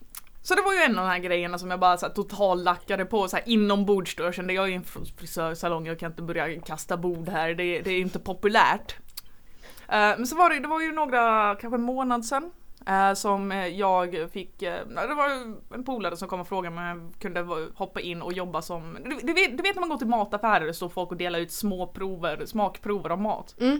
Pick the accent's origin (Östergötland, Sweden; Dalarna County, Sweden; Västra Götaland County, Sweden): Västra Götaland County, Sweden; Gothenburg; Jag är uppvuxen i Göteborg.